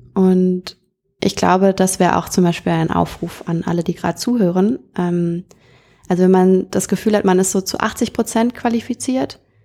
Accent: North Rhine-Westphalia, Germany; Weil es halt bei uns in NRW, in der Kleinstadt, in der ich aufgewachsen bin, einfach keine Eishalle gab.

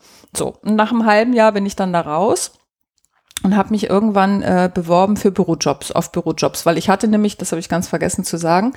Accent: Hamburg, Germany; Also ich bin in Hamburg geboren und da auch aufgewachsen, hatte früh Berührungspunkte zum Landleben, weil wir uns, als ich 10 Jahre alt war, ein Wochenendhaus gekauft haben in der Lüneburger Heide

